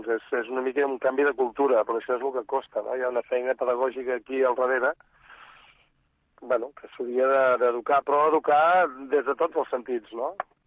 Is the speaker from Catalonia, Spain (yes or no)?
yes; Catalonia, Spain; i som gent de l'Alt Empordà, del Baix, del Gironès, i ja està.